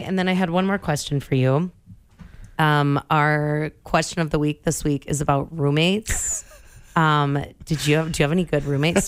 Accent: South Dakota, United States; Well, I'm from South Dakota.

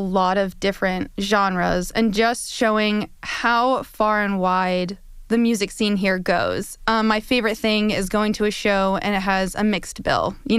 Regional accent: Midwest, United States; You know, I grew up in the Midwest, so I had this idea of what the East Coast was going to be like when I moved here.

